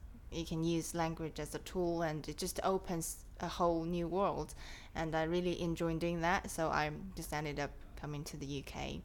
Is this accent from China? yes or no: yes; China; And I come from China originally and age is 27, yeah.